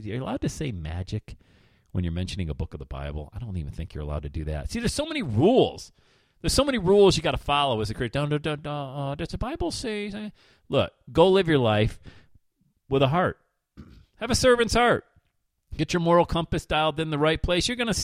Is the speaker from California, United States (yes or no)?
no; Bradford, Pennsylvania, United States; I'll get back to being raised Irish Catholic in Bradford, PA in just a second.